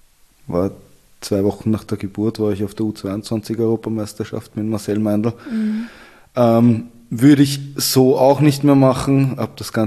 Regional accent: Vienna, Austria; Ich bin in Wien aufgewachsen.

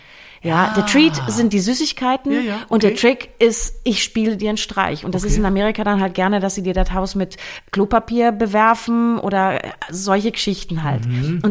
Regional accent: Bremen, Germany; bei uns da in dem Bremer Raum, wo ich ja groß geworden bin

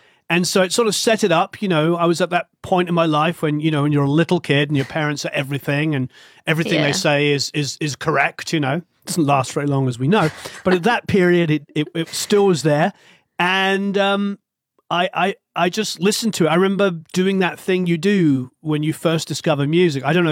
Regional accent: England, United Kingdom; I'm not, being English, I don't even say my own name right.

